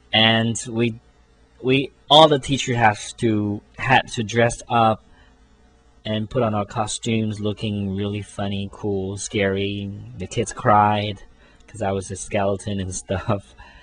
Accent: Taiwan; English is a second language; I'm an English teacher here in Taiwan, and I'm in Taiwanese.

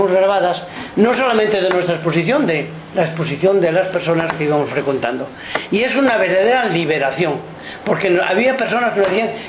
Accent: Castile and León, Spain; que era la fiesta Santa Ana en mi pueblo, Santiago y Santa Ana.

